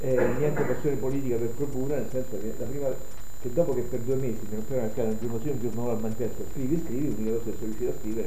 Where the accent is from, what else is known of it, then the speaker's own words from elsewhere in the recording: Kentucky, United States; nel mio paesino del Kentucky Jackson è andato a dare solidarietà ai minatori bianchi, no?